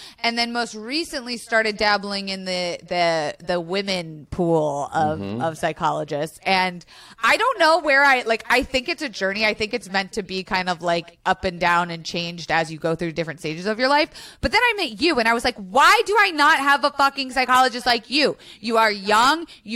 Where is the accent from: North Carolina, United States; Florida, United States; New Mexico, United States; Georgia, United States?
Florida, United States; I mean, like I am originally from, I grew up in Florida.